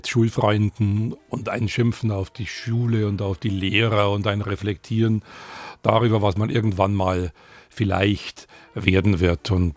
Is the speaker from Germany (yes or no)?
yes; Bavaria, Germany; in meiner Heimat der Oberpfalz